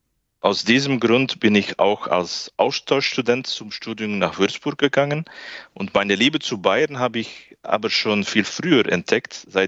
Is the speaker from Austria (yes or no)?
no; Flanders, Belgium; German is a second language; Ich stamme aus Flandern